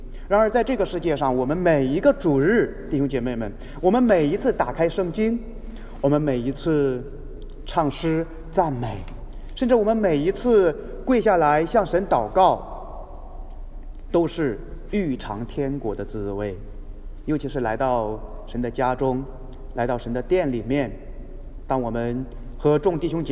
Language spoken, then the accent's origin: Chinese; North China, China; 当然，很小的时候在中国的北方也经历过一些大雪